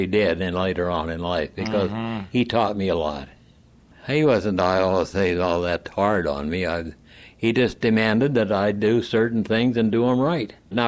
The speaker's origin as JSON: {"language": "English", "town": "Roundup", "region": "Montana", "country": "United States", "tie": "born or raised there", "said": "I was born in Roundup, Montana, and raised on a cattle ranch about 30 miles east and south of Roundup in the Bull Mountains."}